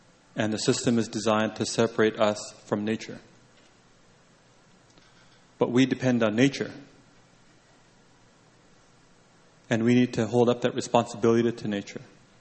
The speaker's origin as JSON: {"language": "English", "region": "British Columbia", "country": "Canada", "tie": "born or raised there", "said": "I grew up in Wet'suwet'en territory with my grandparents"}